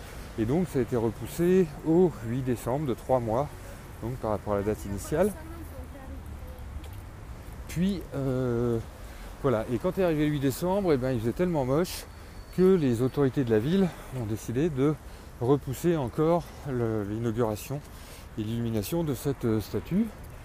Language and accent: French; Lyon, Auvergne-Rhône-Alpes, France; streetcast en mode balade parce que je suis lyonnais